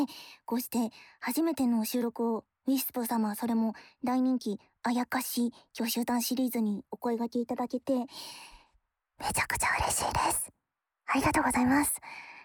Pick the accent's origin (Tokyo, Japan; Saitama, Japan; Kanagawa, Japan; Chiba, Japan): Kanagawa, Japan; 私はですね、神奈川のめっちゃ海沿いで生まれた後にめっちゃ山奥のど田舎で育てられまして、そこ電車もコンビニもなくて、リアルモノベノの世界みたいなところだったんですよ。